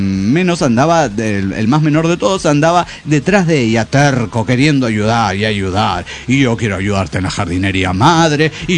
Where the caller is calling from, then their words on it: Guadalajara, Jalisco, Mexico; de Guadalajara, Jalisco y México.